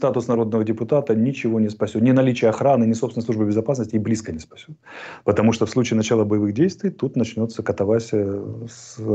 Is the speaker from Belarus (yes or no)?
no; Ukraine; first language Russian; Вот, поэтому я вот русскоязычный украинец, например, и так далее.